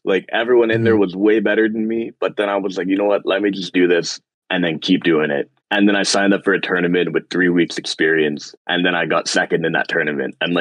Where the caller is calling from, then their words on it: Windsor, Ontario, Canada; All right. … I'm calling from Windsor, Ontario.